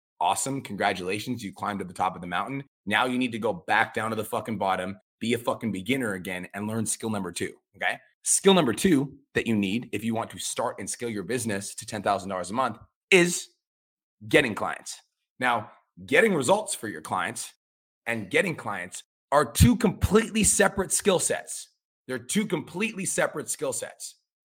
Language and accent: English; Calgary, Alberta, Canada; there were trainers where I grew up in Calgary, it was really competitive.